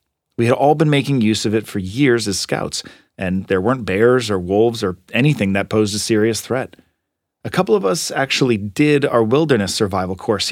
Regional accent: Belgium; So I grew up in Belgium, even though I have American parents.

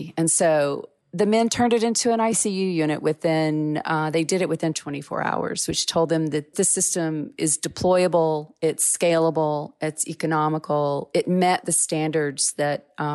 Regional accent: Mississippi, United States; is in Vicksburg, Mississippi, my home state

